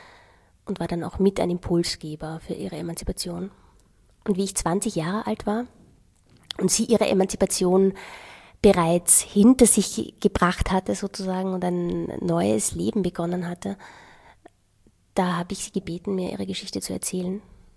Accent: Austria; in der Landarztpraxis meines Vaters in Österreich, wo ich aufgewachsen bin.

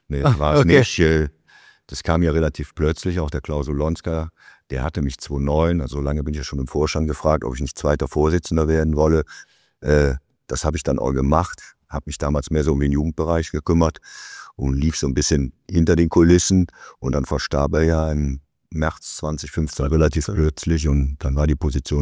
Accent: Cologne, North Rhine-Westphalia, Germany; Nee, in der Tat in Köln geboren, war aber fast nach 1965, also jetzt 60 Jahre alt und bin Kölner durch und durch.

